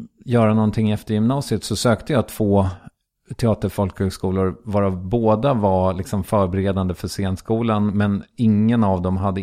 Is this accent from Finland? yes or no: no; Strängnäs, Södermanland, Sweden; Och jag kommer då som sagt från Strängnäs